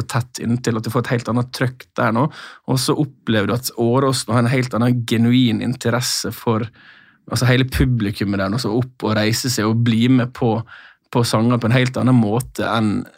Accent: Møre og Romsdal, Norway; Altså ta for min del som sunnmøring å få med seg 3-4 kompiser på kamp

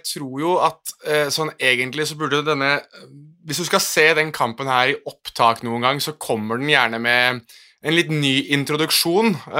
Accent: Morocco; jeg er marokkaner, så jeg kan liksom ikke gå imot han heller

